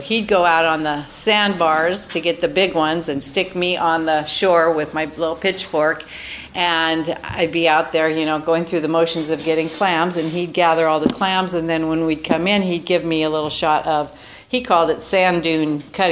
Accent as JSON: {"language": "English", "town": "San Luis Obispo", "region": "California", "country": "United States", "tie": "born or raised there", "said": "So I will tell you that I grew up, I was born in San Luis Obispo."}